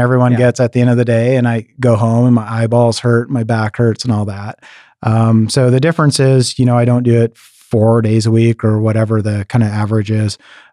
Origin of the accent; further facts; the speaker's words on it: Pacific Northwest, United States; So I grew up in the Northwest, and which growing up in the Northwest, especially on the west side of the Northwest, means you're wet and cold most of the time.